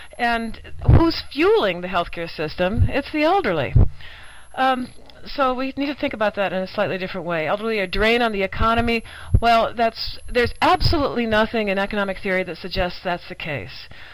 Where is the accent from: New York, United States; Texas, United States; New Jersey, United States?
New York, United States; New York City; because I come from New York City